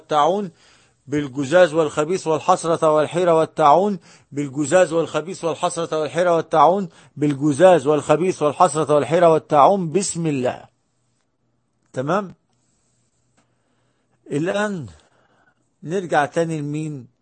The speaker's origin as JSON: {"language": "Arabic", "country": "Egypt", "said": "منور ده عندنا في مصر، بره مصر اسمها ايه؟"}